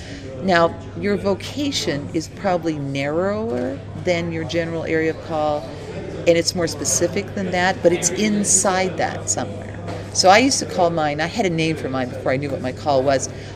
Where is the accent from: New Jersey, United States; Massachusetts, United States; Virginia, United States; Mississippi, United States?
Mississippi, United States; that I grew up in Mississippi in the United States and not in Parramatta in Australia.